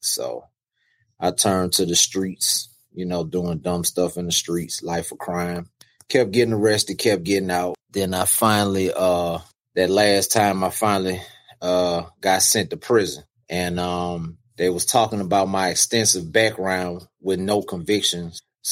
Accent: New Orleans, Louisiana, United States; now in Atlanta, United States; I am from New Orleans, Louisiana. However, I live in Atlanta, Georgia, where I've been most of my life.

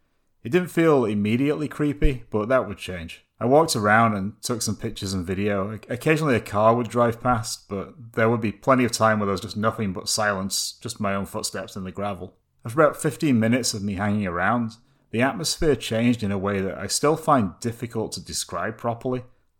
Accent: England, United Kingdom; I grew up in England, and I got almost everywhere by taking a bus. Buses were really common where I lived

